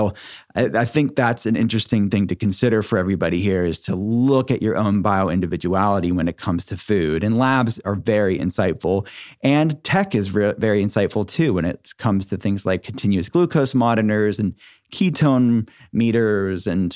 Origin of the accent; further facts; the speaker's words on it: Pittsburgh, Pennsylvania, United States; published out of the University of Pittsburgh, my city, my hometown, where my functional medicine telehealth center is based.